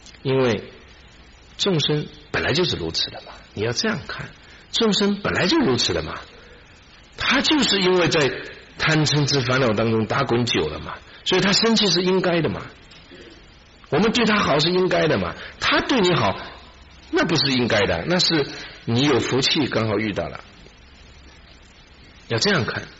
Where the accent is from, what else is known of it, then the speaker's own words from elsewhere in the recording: China; 我们中国人啊，学佛就是以什么为标准呢、啊？